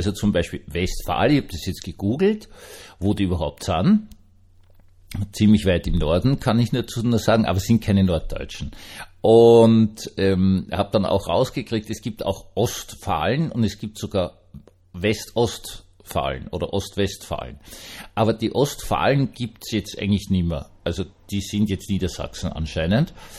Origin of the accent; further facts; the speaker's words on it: Vienna, Austria; Also das kann man nur als Wiener verstehen.